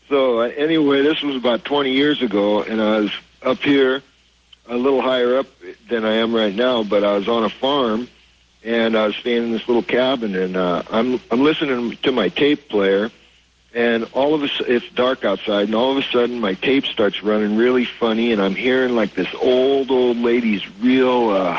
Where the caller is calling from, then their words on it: Eatonville, Washington, United States; I'm calling from Eatonville, Washington.